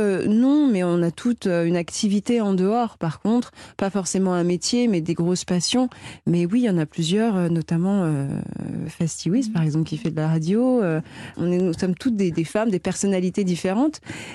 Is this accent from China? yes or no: no; Guadeloupe, France; je viens des Antilles, donc ils ont choisi l'île, l'archipel de Tobago, qui est magnifique île parce que je viens de la Guadeloupe.